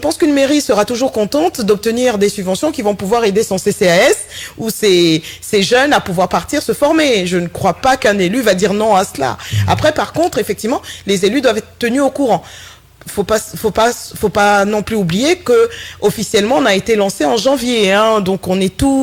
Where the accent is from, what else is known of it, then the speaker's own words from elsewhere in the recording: French Guiana; Je viens de la Guyane quand même